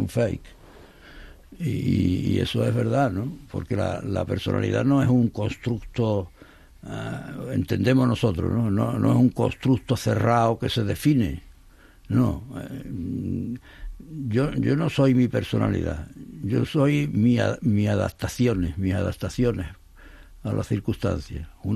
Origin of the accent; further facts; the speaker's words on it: Huelva, Andalusia, Spain; Yo, como soy de Huelva, digo un cacho.